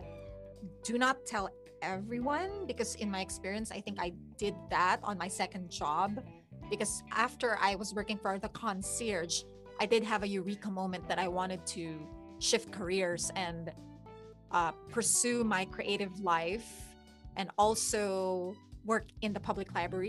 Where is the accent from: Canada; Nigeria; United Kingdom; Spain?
Spain; English is a second language; moved away as an adult; now in San Diego, United States; I was 36 years old and I was just starting in San Diego here in California. I came from Spain and living here